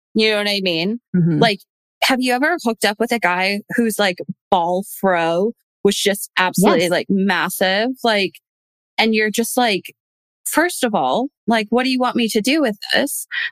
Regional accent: United States; I am from the States where I feel like most men, not all men, but most men are circumcised, right?

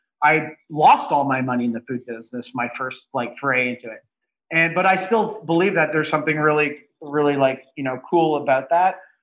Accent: Toronto, Ontario, Canada; now in Los Angeles, United States; Yeah, I'm from Toronto originally.

